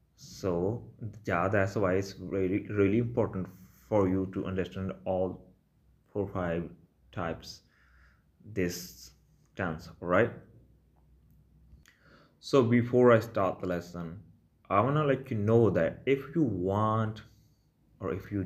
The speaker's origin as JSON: {"language": "English", "region": "Punjab", "country": "India", "accent": "Malwa", "said": "How people say in Malwa accent, which is my accent, right?"}